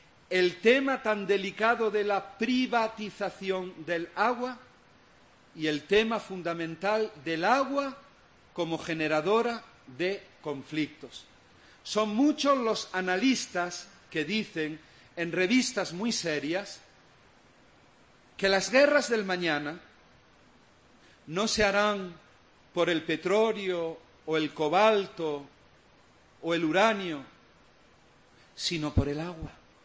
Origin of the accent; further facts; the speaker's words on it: Jaén, Andalusia, Spain; nosotros somos de Jaén